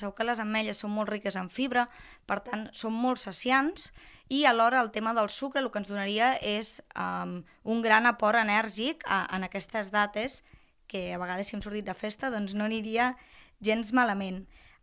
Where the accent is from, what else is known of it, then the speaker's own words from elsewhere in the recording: Vilanova de Prades, Catalonia, Spain; sóc de Vilanova de Prades, per tant, terra de castanyes per excel·lència.